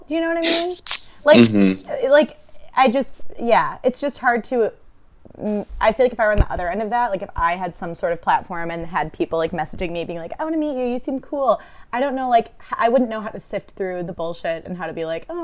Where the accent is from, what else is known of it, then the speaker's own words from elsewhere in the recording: Highland Park, Illinois, United States; I grew up in Highland Park, Illinois.